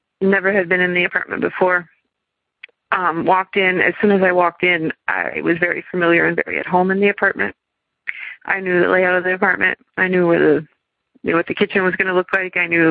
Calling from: Madison, Wisconsin, United States; I'm calling from Madison, Wisconsin.

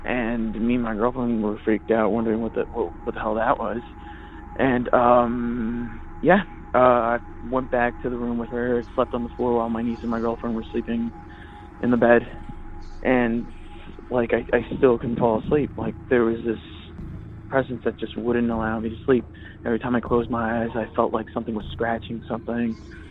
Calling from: Redondo Beach, California, United States; I'm calling from Redondo Beach.

